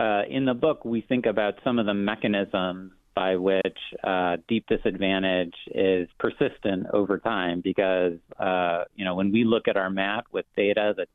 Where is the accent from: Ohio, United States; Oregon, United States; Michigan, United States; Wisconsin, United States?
Michigan, United States; then over to my home state of Michigan for cherries